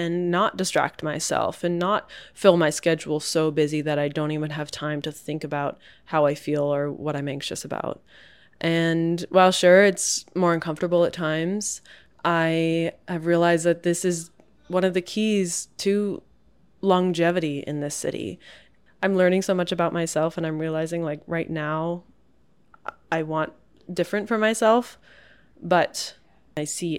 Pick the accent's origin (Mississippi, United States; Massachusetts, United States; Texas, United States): Massachusetts, United States; where I grew up on the North Shore, like, it's just like a suburb.